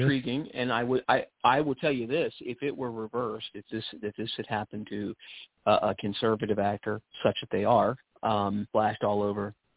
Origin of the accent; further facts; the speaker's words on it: West Virginia, United States; I give you my home state of West Virginia and a guy named John Kennedy.